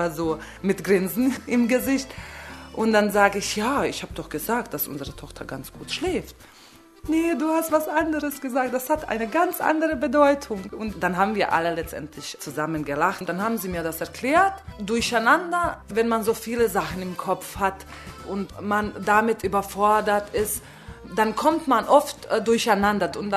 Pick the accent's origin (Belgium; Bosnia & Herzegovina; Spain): Bosnia & Herzegovina; Dračevo; now in Cologne, Germany; ich komme aus Bosnien und Herzegowina, aus einem kleinen Dorf, das Dračevo heißt, und lebe seit 13 Jahren in Deutschland.